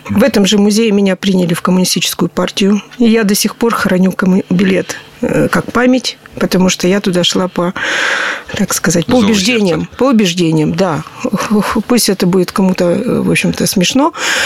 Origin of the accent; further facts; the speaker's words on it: Perm, Perm Krai, Russia; Родилась в Перми 25 января, в Татьянин день. Вот. Закончила школу 117, это на зеленом хозяйстве. Ну, пермики знают, улица Чкалова.